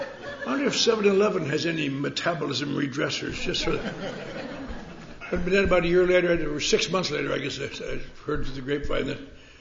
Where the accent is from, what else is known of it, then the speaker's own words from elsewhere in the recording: Wisconsin, United States; when I was a little boy growing up in Wisconsin in snow, very similar to this, and thank God I got out of it.